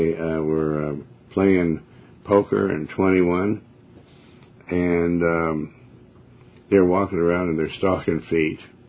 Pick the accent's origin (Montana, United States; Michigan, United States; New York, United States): Montana, United States; also born or lived in Joplin, Missouri; I was born in Missouri, and Joplin, Missouri, and raised in Montana.